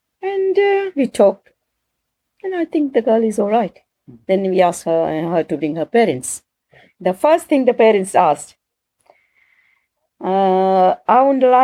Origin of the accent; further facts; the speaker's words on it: India; And luckily, we have compromised with each other that we'll never hate me being Indian or her being English.